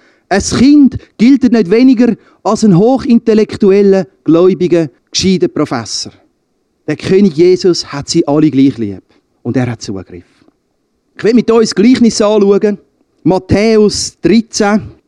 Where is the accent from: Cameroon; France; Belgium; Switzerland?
Switzerland; Kaltbrunn, St. Gallen; Ich sage, ja, ich komme ja auch von Kaltbrunn. Wir kommen auch von Kaltbrunn.